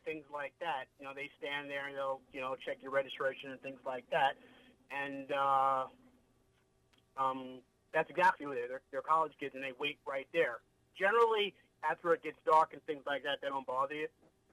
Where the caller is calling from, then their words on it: Smithtown, New York, United States; I guess this is Smithtown. I'm in the car heading to Port